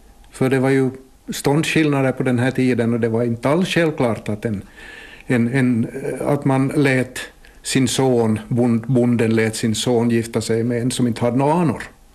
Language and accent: Swedish; Kortseby, Central Ostrobothnia, Finland; hur hon kom sig till min hemby Kortseby i Tärjär